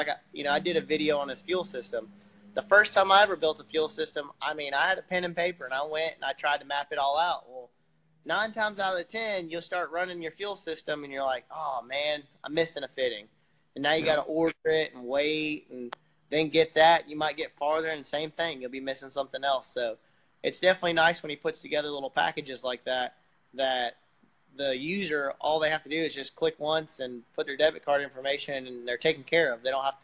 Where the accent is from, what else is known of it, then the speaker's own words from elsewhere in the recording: Alabama, United States; I mean, you had Matt from Washington, and then I came from Alabama